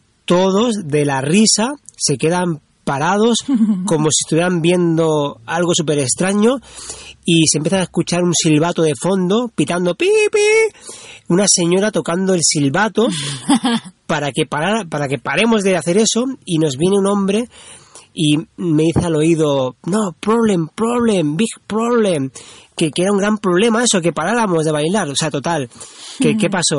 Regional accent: Barcelona, Catalonia, Spain; hace 5 meses salimos de casa, de Barcelona, para dar la vuelta al mundo en nuestra furgoneta

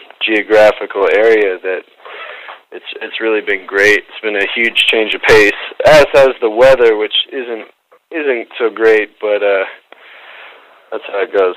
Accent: New Haven, Connecticut, United States; I'm actually from New Haven, Connecticut, originally, where we've been based since October.

